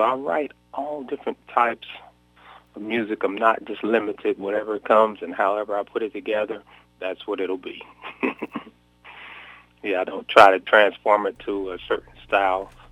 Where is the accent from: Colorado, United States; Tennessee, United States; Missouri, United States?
Missouri, United States; also born or lived in Oklahoma; Well, I was originally from Missouri and I moved to Oklahoma for about 9 years. Then I moved back to Missouri.